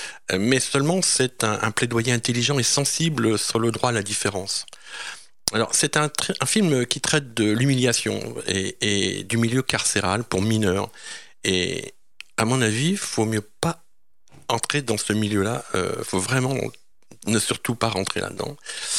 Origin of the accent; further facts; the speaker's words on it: France; qui est sorti chez nous en France en juin 2013.